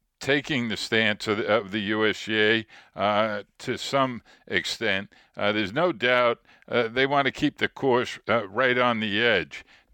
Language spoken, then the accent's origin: English; New York, United States; I was born and raised near Shinnecock, spent my entire youth growing up playing there.